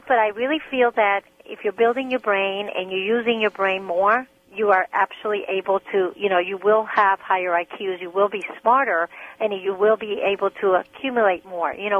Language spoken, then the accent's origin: English; Puerto Rico; first language Spanish; English is a second language; I'm Hispanic. I'm from Puerto Rico, and I speak Spanish was my first language, and then English was my second language, and then sign language was my third language. But I also took Italian and French and German, and I'm pretty versed in these languages